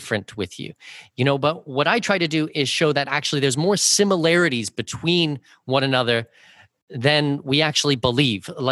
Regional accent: Canada; a lot of people, when they grow up, like I'm from Canada, certainly in Canada

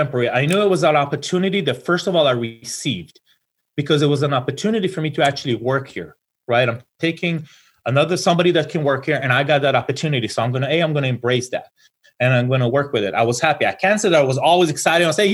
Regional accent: Israel; English is a second language; moved away as an adult; now in United States; I've been in this country for 24 years now. I moved here from Israel when I was 21.

